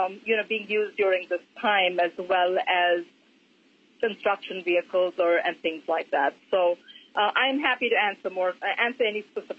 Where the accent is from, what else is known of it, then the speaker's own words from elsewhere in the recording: Minnesota, United States; I want to first say, as a Minnesotan, I am so very proud of our legislators